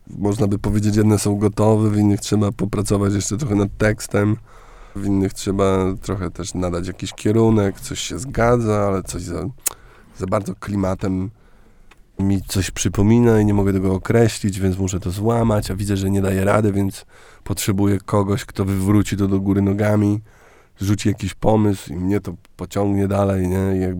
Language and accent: Polish; Warsaw, Masovian Voivodeship, Poland; u nas w Warszawie na Pradze